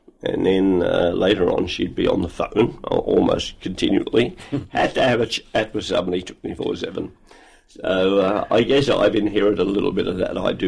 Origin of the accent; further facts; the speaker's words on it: St Kilda, Victoria, Australia; I was born at the Women's Hospital in Carlton, and I came home to a little street in St Kilda, in Faulkner Street, at 51, number 51, and that was a place of many memories.